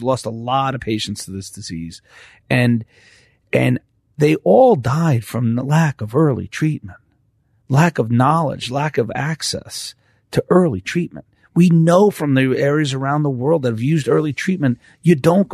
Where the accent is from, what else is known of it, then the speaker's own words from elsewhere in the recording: New York, United States; Yeah, I'm a New Yorker.